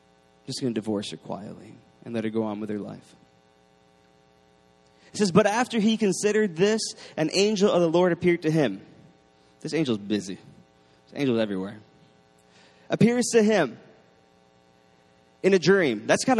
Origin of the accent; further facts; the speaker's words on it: New York, United States; I am from New York. I'm the king of cynical.